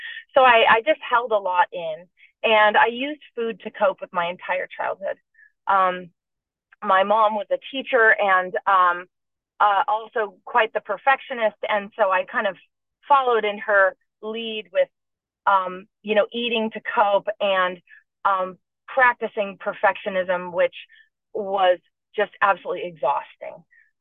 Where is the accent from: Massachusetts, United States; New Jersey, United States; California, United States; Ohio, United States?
California, United States; San Pedro; California, which is on the coast of Los Angeles.